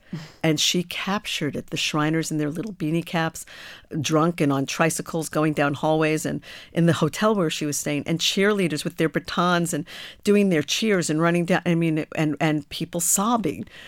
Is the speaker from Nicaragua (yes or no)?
no; New York, United States; which to me is rather astonishing being a New Yorker.